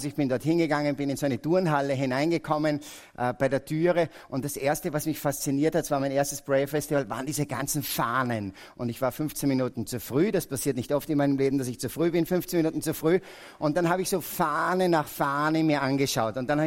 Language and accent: German; Salzburg, Austria; ich komme aus Salzburg, verheiratet mit einer Frau und ich habe 4 Kinder.